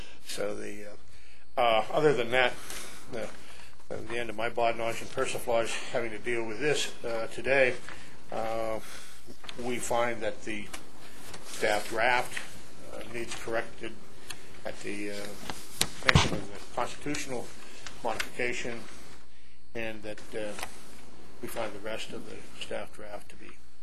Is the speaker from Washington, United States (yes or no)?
no; Fairplay, Colorado, United States; I'm from Fairplay, Colorado, down into the great hot city for this auspicious and august occasion.